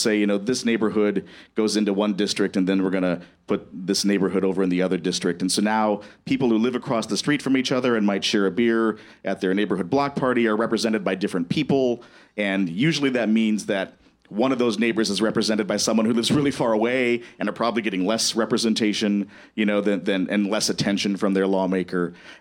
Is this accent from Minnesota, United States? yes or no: yes; Minnesota, United States; So not to praise Iowa, especially as a Minnesotan